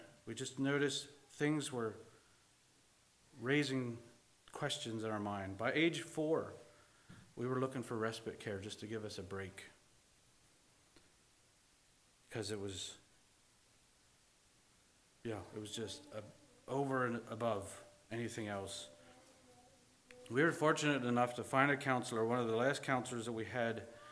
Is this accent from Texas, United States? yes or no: no; Lancaster, Pennsylvania, United States; As Paul said … We're from the Lancaster area here in Pennsylvania.